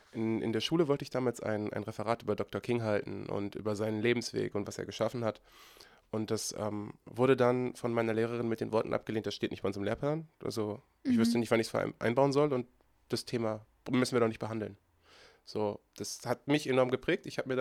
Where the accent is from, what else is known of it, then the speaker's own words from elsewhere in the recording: Oldenburg, Lower Saxony, Germany; born there; now in Darmstadt, Germany; ich bin gebürtig aus Oldenburg, nicht aus Offenbach, sorry, und wohne derzeit in Darmstadt.